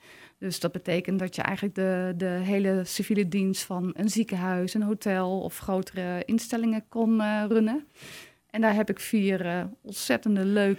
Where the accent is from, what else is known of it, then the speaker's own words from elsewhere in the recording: Vreeswijk, Utrecht, Netherlands; Oorspronkelijk kom ik uit de regio Utrecht, uit Vreeswijk, wat eigenlijk kort daarna Nieuwegein werd. Een van de grote groeigemeenten in de jaren 70.